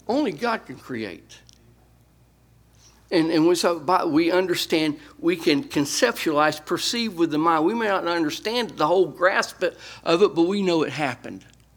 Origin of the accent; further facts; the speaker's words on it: United States; That because I'm American, they said, well, we're going to get money out of them.